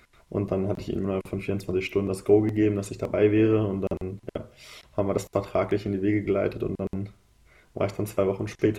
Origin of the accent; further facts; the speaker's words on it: Braunschweig, Lower Saxony, Germany; Ich komme ja aus Braunschweig, bin auch hier geboren. Das heißt, es ist auch um die Ecke und genau, bin dann als 14-Jähriger nach Wolfsburg gegangen.